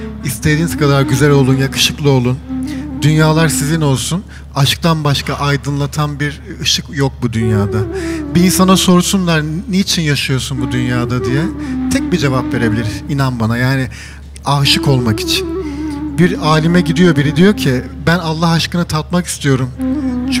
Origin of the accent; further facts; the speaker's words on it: Elazığ, Turkey; Biz Elazığlıyız. Dedemi ben doğmadan 2 sene önce öldürüyorlar Elazığ'da.